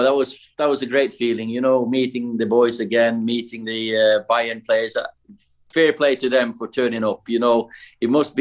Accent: Kristiansund, Møre og Romsdal, Norway; English is a second language; I'm from Kristiansund, blown little town in Norway on the west coast

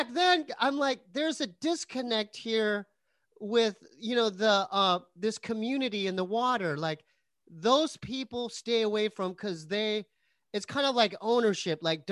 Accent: Poway, California, United States; me and my brother, you know, because we're from Poway, and so that's not near the ocean.

